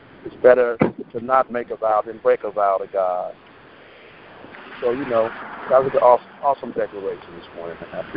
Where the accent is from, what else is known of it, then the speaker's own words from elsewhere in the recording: Vallejo, California, United States; And I'm from Vallejo, so when they keep saying Vallejo, I'm trying to picture her face.